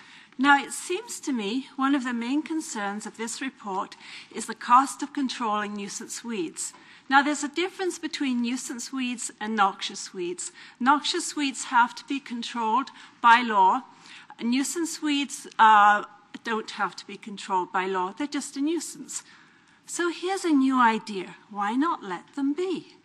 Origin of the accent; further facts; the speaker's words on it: England, United Kingdom; Well, I grew up in England, where it was natural to have flowers in your lawn.